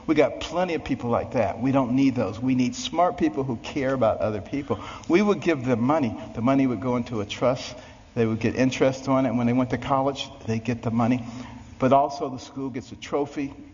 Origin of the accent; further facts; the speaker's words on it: Baltimore, Maryland, United States; You know, I'm from Baltimore. The Ravens won.